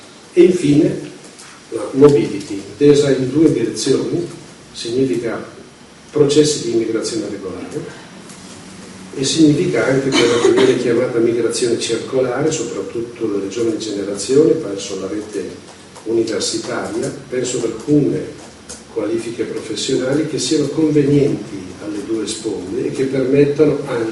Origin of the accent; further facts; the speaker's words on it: Milan, Lombardy, Italy; Io vengo da Milano